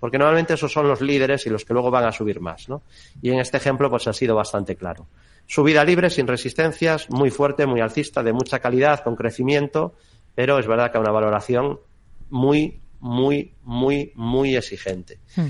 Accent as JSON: {"language": "Spanish", "town": "A Coruña", "region": "Galicia", "country": "Spain", "said": "porque soy de Coruña"}